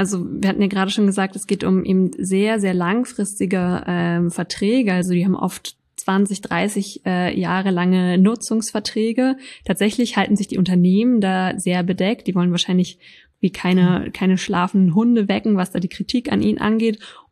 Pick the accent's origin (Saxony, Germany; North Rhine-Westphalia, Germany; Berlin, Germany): Berlin, Germany; für uns als Berliner